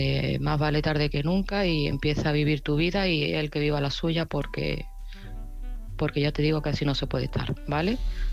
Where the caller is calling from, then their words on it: Seville, Andalusia, Spain; de Sevilla